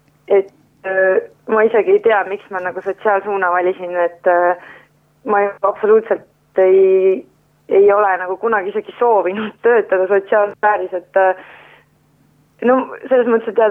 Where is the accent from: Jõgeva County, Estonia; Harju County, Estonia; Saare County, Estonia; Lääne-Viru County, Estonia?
Saare County, Estonia; Orissaare; ma tegelikult tulin oma ühel Orissaare sõbranna kätt hoidma, et me tulime mõlemad Orissaarest, kui ta tuli sisse astumis katsetele KG-sse.